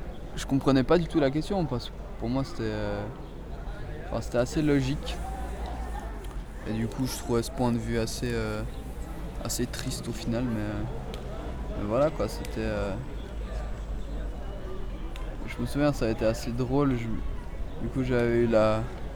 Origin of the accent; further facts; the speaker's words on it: Renan, Bern, Switzerland; Et bah, moi j'avais dit que je venais de Renan, que j'habitais à Renan depuis longtemps.